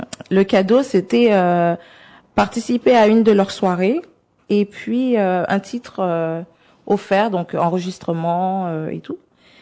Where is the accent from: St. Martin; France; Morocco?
St. Martin; je chante en anglais tout simplement parce que je viens de l'île de Saint-Martin, comme je l'ai dit au début